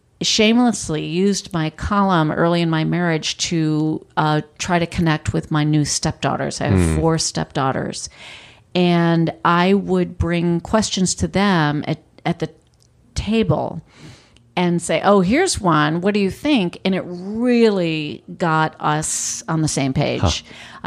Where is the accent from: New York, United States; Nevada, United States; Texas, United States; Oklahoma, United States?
New York, United States; I come from a tiny little farming rural village in upstate New York, and where my family's lived since 1790.